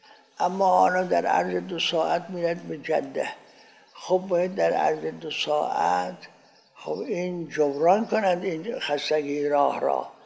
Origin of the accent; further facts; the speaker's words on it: Iran; گفت شما اهل کجایید؟ گفتم ما ایرانی هستیم.